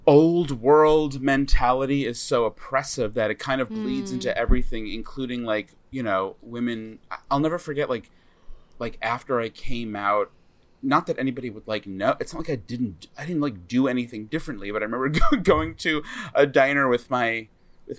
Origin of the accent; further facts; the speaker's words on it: Smithtown, New York, United States; Yes, I am from Smithtown.